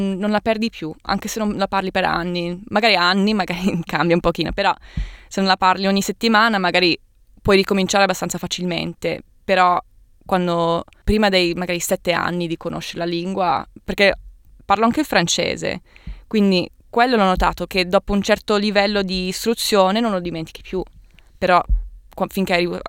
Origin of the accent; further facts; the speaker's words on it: Australia; adesso se mi introduco dico sono australiana, e la parte italiana è una parte di me, però non mi sento più l'obbligo di doverla dichiarare